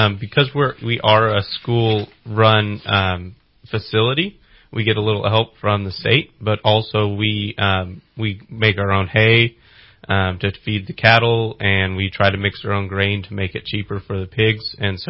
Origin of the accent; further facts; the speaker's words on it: Arcata, California, United States; So I was raised and born in Humboldt County, California, in Arcata. That's where I went to high school.